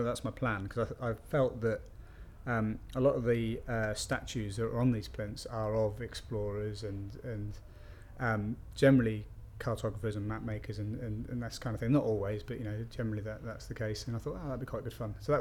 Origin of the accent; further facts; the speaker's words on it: Chester, North West England, United Kingdom; I come from Chester and I'm 34 years old.